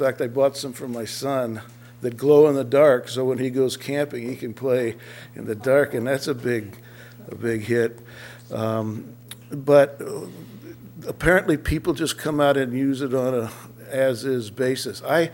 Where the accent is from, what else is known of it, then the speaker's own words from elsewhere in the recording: California, United States; I'm from the South Bay. My kids all went to Morro Bay High. I have the hat, but I don't live here.